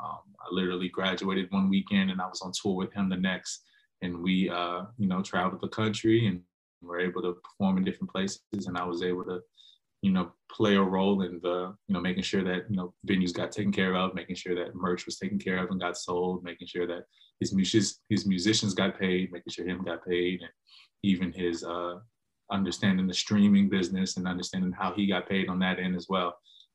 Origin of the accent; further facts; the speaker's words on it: New Orleans, Louisiana, United States; I'm originally from New Orleans. I moved to North Louisiana after Hurricane Katrina. That's where my mom is from. My mom's originally from Sterlington, Louisiana.